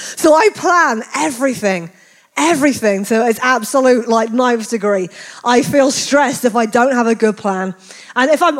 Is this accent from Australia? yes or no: no; United Kingdom; moved away as an adult; now in United States; I am actually British missionary to the US. I'm an AG pastor.